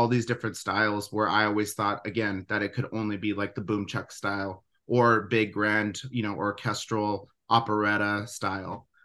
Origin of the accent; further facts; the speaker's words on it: San Jose, California, United States; My grandpa, they're all of my family is actually from Los Angeles. I know I said I'm from San Jose, but they all play music.